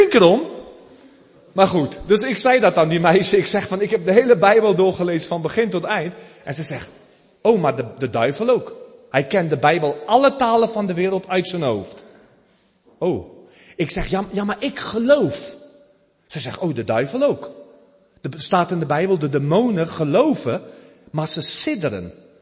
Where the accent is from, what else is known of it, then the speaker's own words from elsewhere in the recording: South Africa; Ik ben geboren in Zuid-Afrika. Vertel ik even van Nederlandse ouders. En ik ben daar opgegroeid, naar school gegaan.